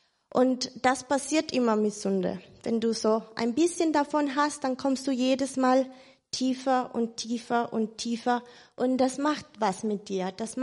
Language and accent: German; Colombia; Ich komme aus Kolumbien.